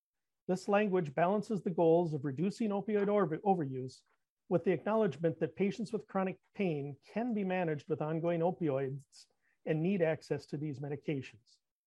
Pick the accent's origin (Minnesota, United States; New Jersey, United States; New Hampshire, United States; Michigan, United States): Minnesota, United States; I grew up in the Twin Cities, but I've been practicing in rural Minnesota for almost 29 years now.